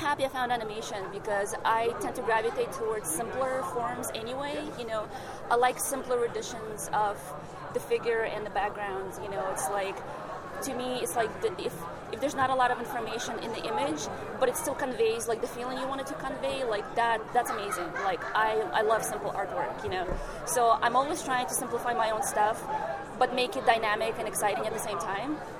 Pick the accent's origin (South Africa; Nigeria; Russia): Russia; Siberia; also born or lived in Kazakhstan; I am Russian. I was born and bred in Russia. Actually, in the USSR, extinct, country.